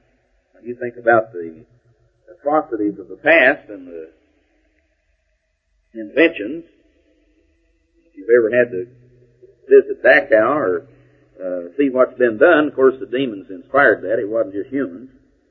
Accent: Texas, United States; You know, I came from East Texas, and driving around down in Lufkin, you get used to those tall, tall, giant pine trees.

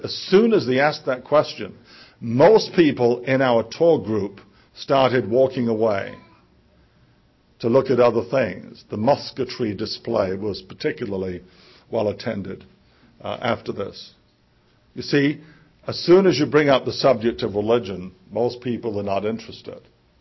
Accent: England, United Kingdom; growing up in England, I can say that in England, you know, religion really has pretty much died out.

